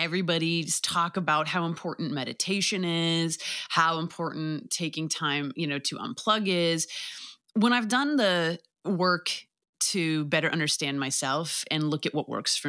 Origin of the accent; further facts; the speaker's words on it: Canada; I'm Canadian.